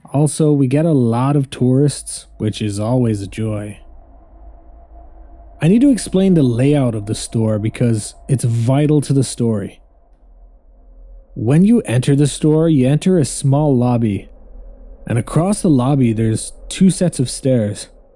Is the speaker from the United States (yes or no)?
no; Finland; English is a second language; I'm from Finland, so I apologize if my English is a bit clunky.